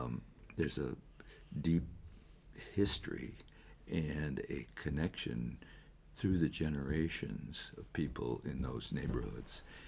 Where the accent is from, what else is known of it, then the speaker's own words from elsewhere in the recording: Browns Point, Washington, United States; I'm from Browns Point. I'm from Dash Point.